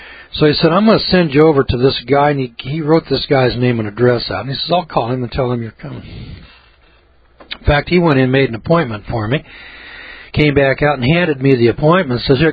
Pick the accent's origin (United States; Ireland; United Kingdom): United States; Missouri; You know, I'm from Missouri.